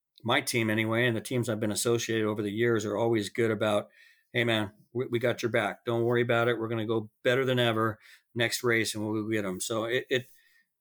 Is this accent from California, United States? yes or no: yes; San Luis Obispo, California, United States; my hometown is San Luis Obispo, and I get all these messages from guys I grew up